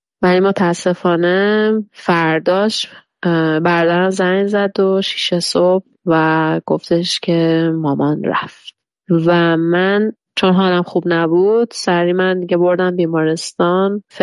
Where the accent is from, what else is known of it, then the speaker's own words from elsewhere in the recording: Iran; الانی که اینجا نشستم به دور از ایرانم